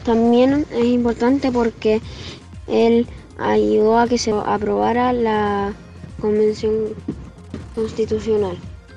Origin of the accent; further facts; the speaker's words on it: Santiago, Santiago Metropolitan Region, Chile; tengo 11 años, vivo en Santiago de Chile. Les quería contar que el domingo 19 de diciembre en mi país hubo elecciones de presidente.